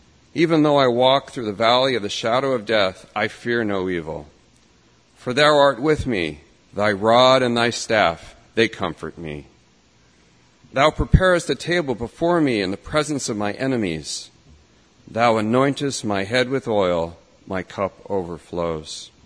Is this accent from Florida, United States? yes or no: no; California, United States; I grew up in Southern California to a Catholic family, mom and dad, and older sister, younger brother that stuck me in the middle.